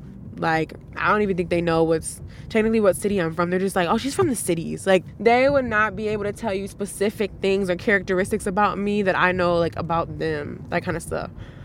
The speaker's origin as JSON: {"language": "English", "town": "Saint Paul", "region": "Minnesota", "country": "United States", "tie": "born or raised there", "said": "Talking with him, I found out that he was from the same place as me, so I grew up in Frogtown."}